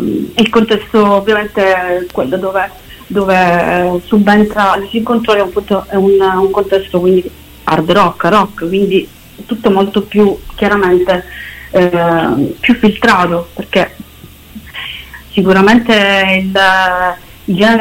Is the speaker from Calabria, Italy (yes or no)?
no; Messina, Sicily, Italy; vengo dalla Sicilia